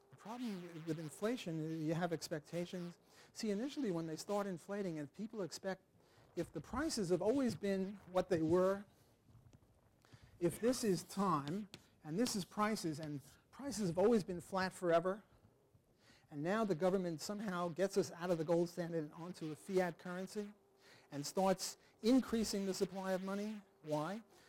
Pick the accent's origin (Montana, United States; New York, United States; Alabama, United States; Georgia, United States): New York, United States; Brooklyn; Am I speaking too fast? I'm from Brooklyn, you know, we go fast.